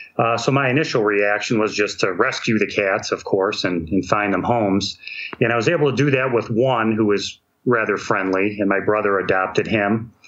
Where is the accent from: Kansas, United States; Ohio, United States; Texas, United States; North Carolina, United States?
Ohio, United States; here in my home state of Ohio.